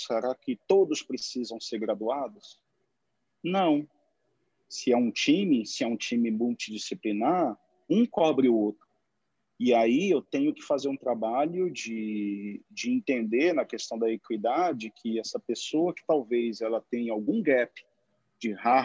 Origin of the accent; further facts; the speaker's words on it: Pará, Brazil; eu sou paraense